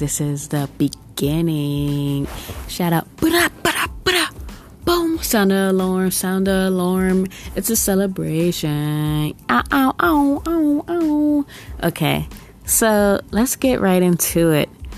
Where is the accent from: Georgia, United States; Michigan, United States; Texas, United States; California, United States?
California, United States; I say vibey, cause I'm from California